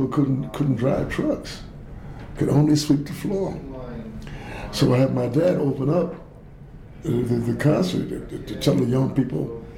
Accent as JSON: {"language": "English", "town": "Brooklyn", "region": "New York", "country": "United States", "tie": "born or raised there", "said": "And I'm from Brooklyn, New York. I was born on Albany Avenue in 1926."}